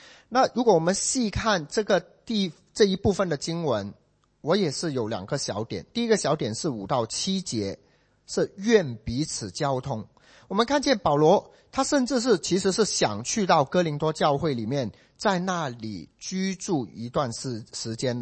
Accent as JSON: {"language": "Chinese", "country": "China", "tie": "born or raised there", "lives_now": "Singapore", "said": "让我回到我的家乡可以为你做工，回到中国。"}